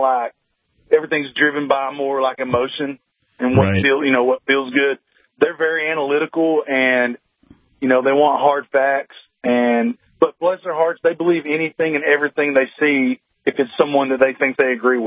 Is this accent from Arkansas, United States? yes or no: yes; Arkansas, United States; Well, I'm from Arkansas. I got to say Walmart.